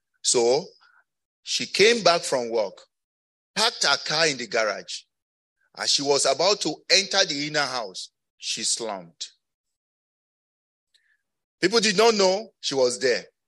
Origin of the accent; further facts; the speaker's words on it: Ondo, Nigeria; You say, I can't keep myself. I'm from Ondo Kingdom.